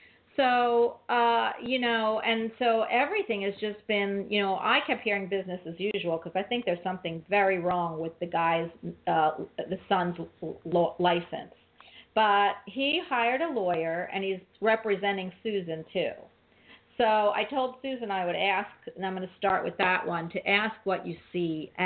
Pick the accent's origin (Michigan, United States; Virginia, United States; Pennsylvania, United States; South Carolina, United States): Pennsylvania, United States; Philadelphia; Not, I mean, because I was raised in Philly.